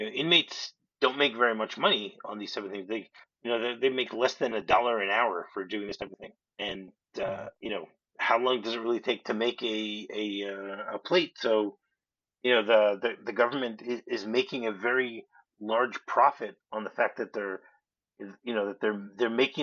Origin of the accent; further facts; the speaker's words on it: Michigan, United States; The very first state that began to make license plates in the prison system was Michigan, my home state